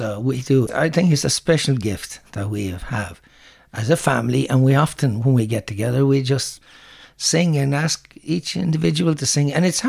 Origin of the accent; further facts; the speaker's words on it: Cordell, County Kerry, Ireland; Well, I'm from Cordell, just outside Castle Island. And I was born in 1963 into a Catholic family, a very strong Catholic family.